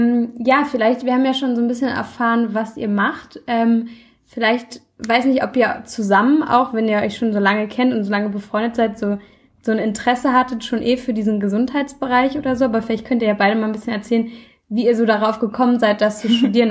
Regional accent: Vienna, Austria; born there; Ich bin in Wien geboren, aber die Familie von meinem Papa, die sind alle in Oberösterreich

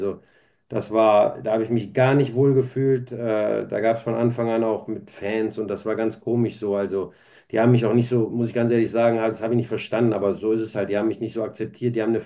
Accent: North Rhine-Westphalia, Germany; Ich komme vom Niederrhein, im Ruhrpott so. Ne? Das ist meine Mentalität, das ist meine Heimat.

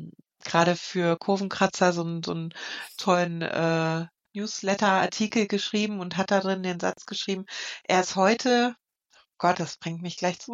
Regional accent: Thuringia, Germany; Und ich komme ja aus dem Mittelgebirge, aus dem schönen Thüringen.

